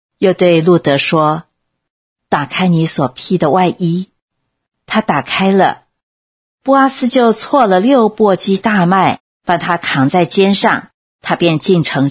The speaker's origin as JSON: {"language": "Chinese", "country": "China", "said": "这不是跟我们中国人城隍庙口的文化很接近吗？"}